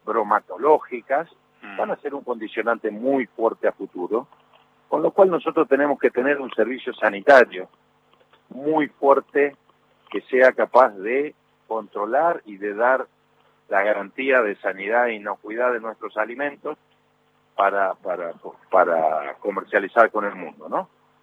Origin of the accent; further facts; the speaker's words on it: Formosa, Argentina; yo soy de Formosa.